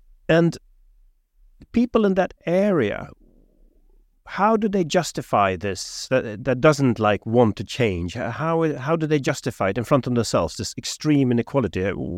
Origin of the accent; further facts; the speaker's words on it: Sweden; I'm from Sweden